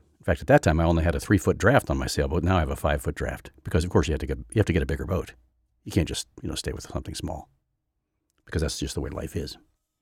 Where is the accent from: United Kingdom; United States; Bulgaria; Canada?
United Kingdom; England; accent: English; I'm probably pronouncing it poorly with my English accent.